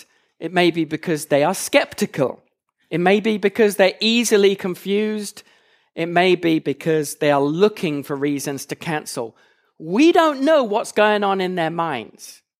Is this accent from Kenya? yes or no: no; England, United Kingdom; also born or lived in California; now in Salt Lake City, United States; As you can tell from the accent, I am from Salt Lake City. I do actually live in Salt Lake City, but originally from England. Before Salt Lake, I should say, I was in California.